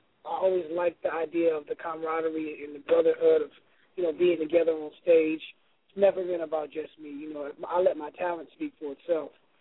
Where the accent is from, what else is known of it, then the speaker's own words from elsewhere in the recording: Minnesota, United States; So, man, you know, I'm from the Twin Cities, so anything Jimmy and Terry touched, I was always listening to.